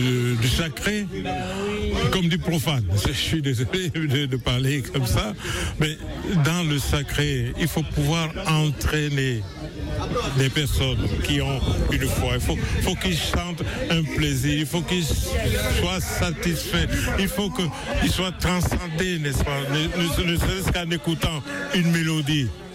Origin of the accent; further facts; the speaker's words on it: Douala, Littoral, Cameroon; born there; parce que je sais chanter de makossa, je suis né à Douala.